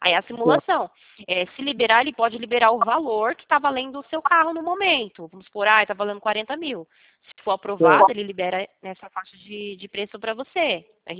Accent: São Roque, São Paulo, Brazil; a gente é aqui de São Roque.

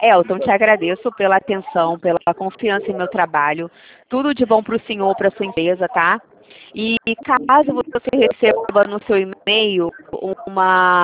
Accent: Fortaleza, Ceará, Brazil; now in Rio de Janeiro, Brazil; a minha terra também é quase fim do mundo. Eu sou cearense, né? Porém, eu moro aqui no Rio já há muitos anos.

